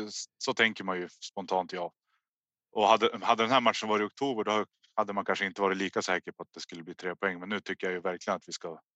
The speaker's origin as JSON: {"language": "Swedish", "town": "Hörnefors", "region": "Västerbotten County", "country": "Sweden", "tie": "born or raised there", "said": "Jag är uppvuxen i Hörnefors."}